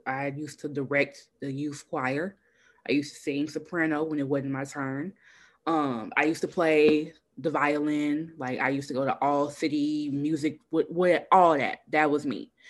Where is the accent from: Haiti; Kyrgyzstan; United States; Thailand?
United States; Memphis, Tennessee; accent: Memphis; I have to learn that I'm going to be my genuine Memphis accent itself, regardless of who in the room.